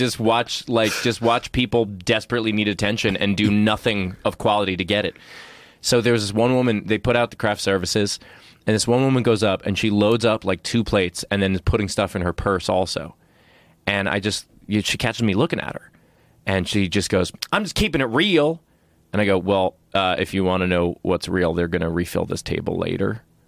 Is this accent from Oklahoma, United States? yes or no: no; Queens, New York, United States; So I grew up in Queens, New York, and I was a big fan of old school hip hop.